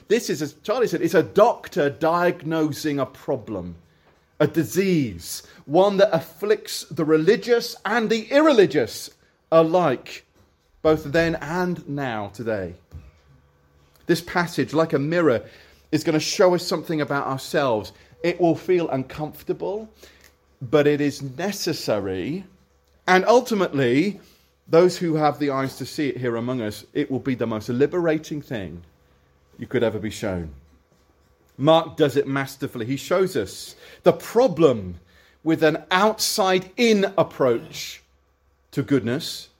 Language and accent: English; United Kingdom; Now, we're British, after all